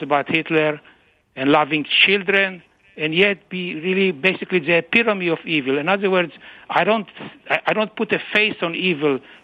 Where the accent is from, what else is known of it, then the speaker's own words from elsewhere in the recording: Israel; I grew up in Israel while the trial was broadcast everywhere. You couldn't really avoid it.